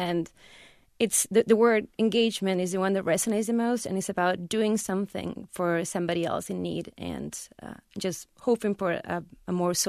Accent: Buenos Aires, Argentina; I'm from Buenos Aires. It's a really big city and you can lose yourself in numbers.

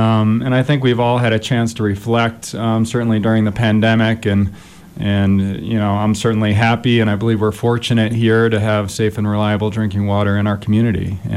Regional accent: Great Lakes, United States; I grew up in the Great Lakes region, and during the summer, it tasted different.

